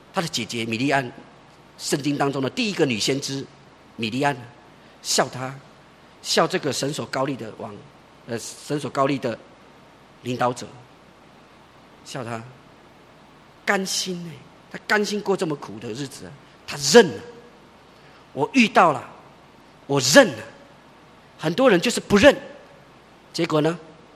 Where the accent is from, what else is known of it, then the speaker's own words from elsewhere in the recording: Taiwan; 以我们台湾人常常讲的，你就要认命啊